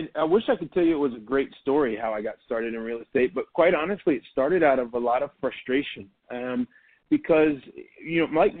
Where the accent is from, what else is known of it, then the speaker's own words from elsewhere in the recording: Columbus, Ohio, United States; And I'll tell you what … … is just a guy from the Midwest of the United States. I'm originally from Columbus, Ohio.